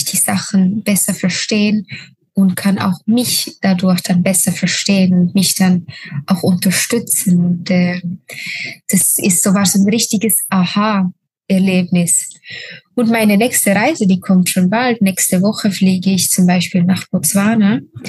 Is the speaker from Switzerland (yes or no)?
yes; Switzerland